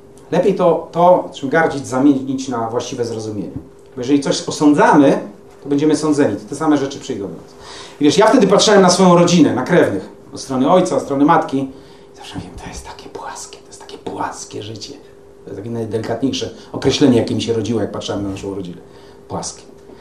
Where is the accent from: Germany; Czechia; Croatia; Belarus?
Germany; ktoś zaczyna źle mówić o Niemcach, to wtedy też od razu wiem, kim jestem. Jestem Niemcem.